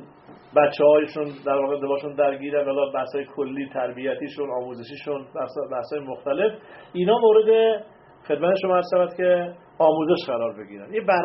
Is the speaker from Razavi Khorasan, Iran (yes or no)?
no; Isfahan, Iran; من اصفهانی